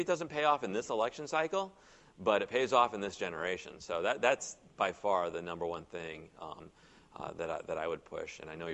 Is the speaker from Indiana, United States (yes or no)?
yes; Indiana, United States; I'm from Northwest Indiana. I don't know if you know anything about Northwest Indiana, but you know, I might not look it, but we're pretty tough up there.